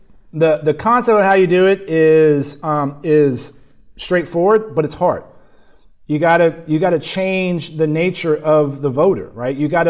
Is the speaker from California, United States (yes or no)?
no; San Antonio, Texas, United States; When I look at where I grew up in San Antonio and my experiences at Texas A&M and growing up in Texas